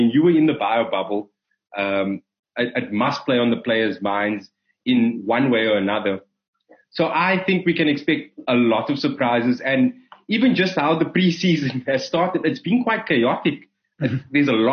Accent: Cape Town, Western Cape, South Africa; I think my whole sports thing started with my family. Both sides of my family are relatively sports mad. Before SACS, I mean, I played cricket and rugby there.

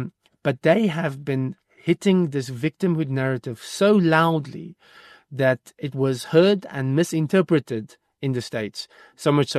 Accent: Newcastle, KwaZulu-Natal, South Africa; a farmer that I know from my hometown of Newcastle.

